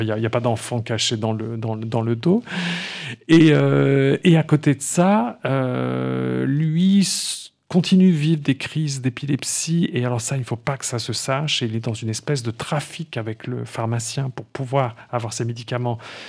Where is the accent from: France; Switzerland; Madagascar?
France; Grand Est; Moi, j'étais libraire longtemps à Strasbourg, puisque je suis originaire de l'Est